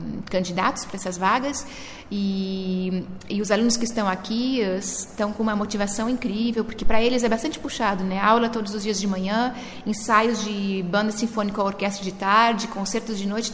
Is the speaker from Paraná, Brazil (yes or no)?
no; Santa Maria, Rio Grande do Sul, Brazil; moved away; Eu sou gaúcha, né? Eu sou de Santa Maria.